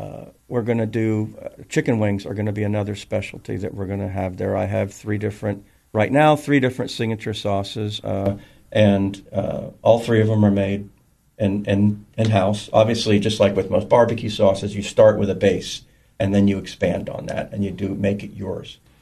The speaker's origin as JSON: {"language": "English", "region": "Florida", "country": "United States", "said": "back when I'm from South Florida, almost down in the Keys"}